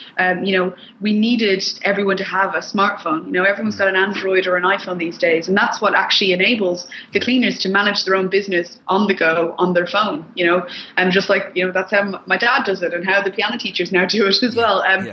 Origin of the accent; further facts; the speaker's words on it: Leixlip, Leinster, Ireland; moved away as an adult; now in United Kingdom; I am. I'm from Leixlip. So I lived here until the age of 22.